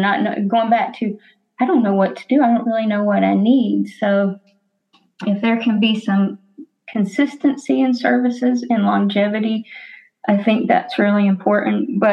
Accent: North Carolina, United States; like in the South, like where I was raised in North Carolina

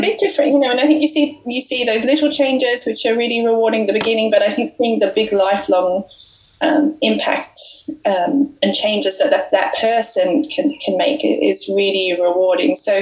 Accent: Melbourne, Victoria, Australia; I'm originally from Australia, and so I studied in Melbourne at La Trobe University

